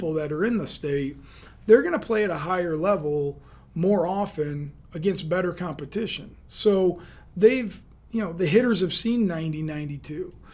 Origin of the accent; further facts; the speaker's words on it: Michigan, United States; I mean, I'm from Michigan. You know, it took me 2 years to be D1 ready.